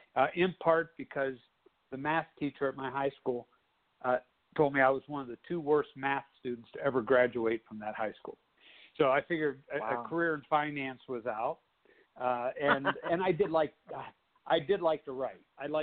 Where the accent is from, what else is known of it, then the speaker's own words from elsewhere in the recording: Brilliant, Ohio, United States; But it's set up in Brilliant, which is a town, like you said in your intro, where I grew up, is a village of about 1,650 people.